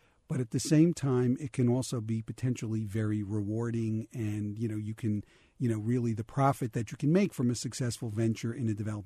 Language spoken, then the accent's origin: English; New Jersey, United States; or I'll even get more exotic and take you to New Jersey, my home state.